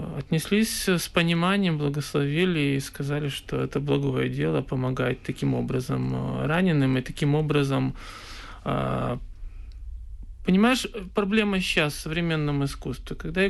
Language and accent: Russian; Kyiv, Ukraine; Я на самом-то деле, если брать, я вообще киевлянин